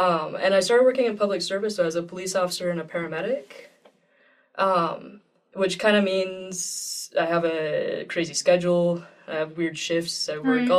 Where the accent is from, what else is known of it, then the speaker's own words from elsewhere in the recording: Nauvoo, Illinois, United States; For part of my childhood, we grew up near Nauvoo. And so we regularly would visit the Nauvoo area.